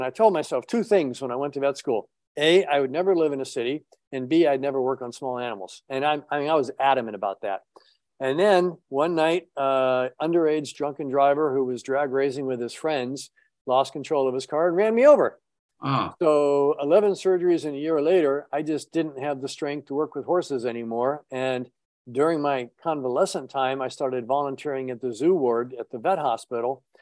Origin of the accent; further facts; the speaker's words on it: Florida, United States; born there; Well, I was born in the Keys, and that's kind of where my love of animals started. I was born in the Upper Keys, and our house backed up to a mangrove swamp.